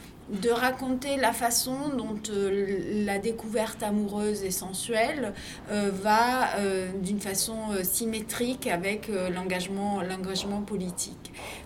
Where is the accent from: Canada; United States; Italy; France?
Italy; Milan, Lombardy; born there; Moi, je suis née en 76 à Milan.